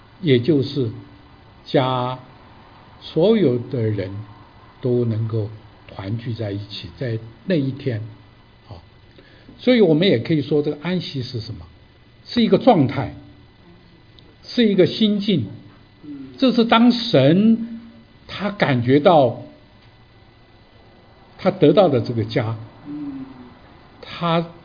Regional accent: China; 我们中国人最讲究的是什么？团圆。

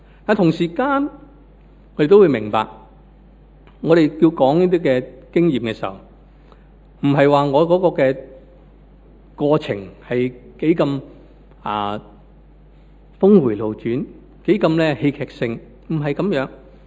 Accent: Hong Kong; born there; 我是在香港出世的，我自小在哪里长大，基督化的家庭，我爸爸妈妈信耶稣

